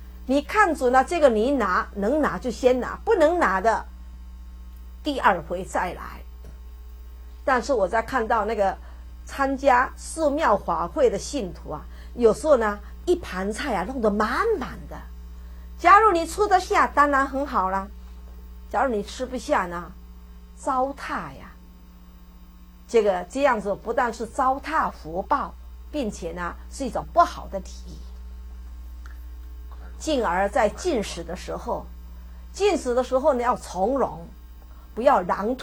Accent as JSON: {"language": "Chinese", "country": "Taiwan", "said": "我们台湾话有一句话说塞帕迪"}